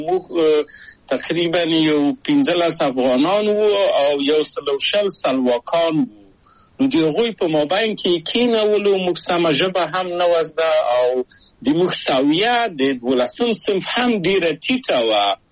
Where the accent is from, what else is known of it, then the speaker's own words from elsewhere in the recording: Kabul, Afghanistan; moved away as an adult; also born or lived in Czechoslovakia; او زه له کابل په یو دولتي بورس چکسلواکیا ته راغلم.